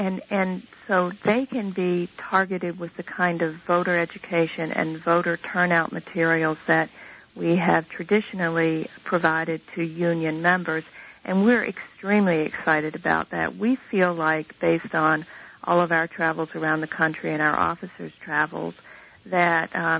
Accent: the South, United States; Now, I'm from the South, too.

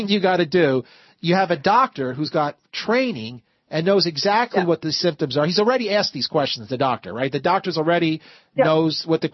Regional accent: Philadelphia, Pennsylvania, United States; I grew up in Philadelphia, and I'm not really sure I ever heard of Whitehall.

